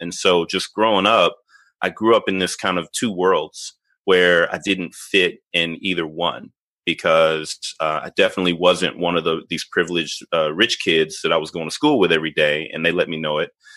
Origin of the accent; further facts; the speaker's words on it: Little Rock, Arkansas, United States; now in Nebraska, United States; So I live in Nebraska now, but I grew up in Little Rock, Arkansas, and I was an only child of two parents who worked really hard.